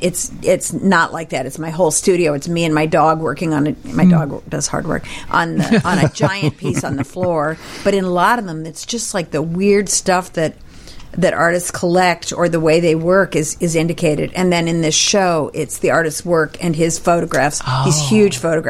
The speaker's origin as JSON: {"language": "English", "town": "Grinnell", "region": "Iowa", "country": "United States", "said": "No. I'm from Grinnell, Iowa."}